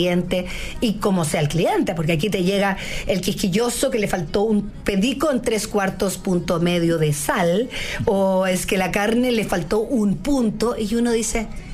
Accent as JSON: {"language": "Spanish", "country": "Chile", "said": "yo soy tremendamente orgullosa de ser chileno. Chilena, y por donde he vivido en mi vida, siempre me preocupo de dejar la bandera bien, bien puesta, bien en alto"}